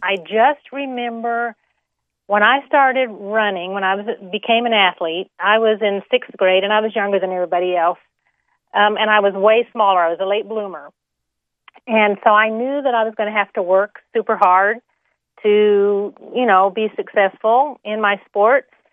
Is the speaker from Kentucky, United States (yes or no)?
yes; Owensboro, Kentucky, United States; I grew up in Owensboro, Kentucky. It is in the southwestern part of Kentucky.